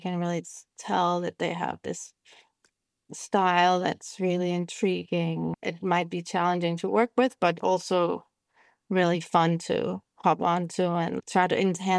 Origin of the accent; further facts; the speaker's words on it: Kolding, Southern Denmark, Denmark; also born or lived in Germany; My dad is Danish, my mom's German. And then I was raised in Kolding, which is a city in the mainland of Denmark, 60,000 people at the time. And yeah, when I was 17, I had enough of that life and moved to Copenhagen.